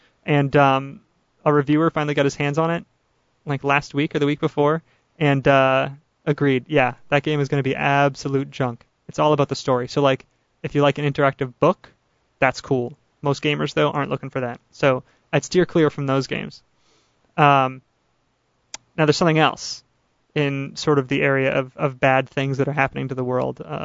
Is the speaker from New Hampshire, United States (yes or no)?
yes; New Hampshire, United States; I'm from New Hampshire, and I know what it's like over there.